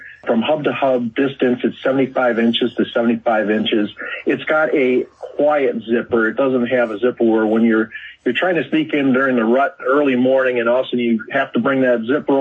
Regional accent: Wisconsin, United States; It's just a part of my DNA. I'm from Wisconsin. I understand what our neighbors want and need.

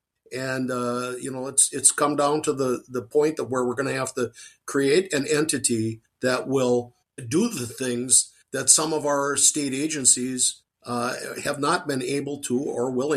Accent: Grand Rapids, Minnesota, United States; originally I grew up on the Mississippi River at Grand Rapids, Minnesota.

